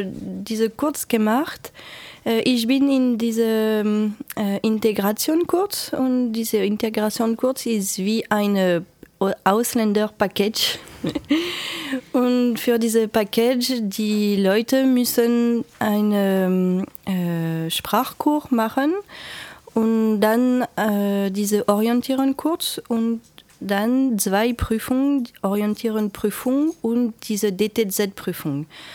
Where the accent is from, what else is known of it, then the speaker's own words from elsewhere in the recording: France; German is a second language; Ich bin Franzose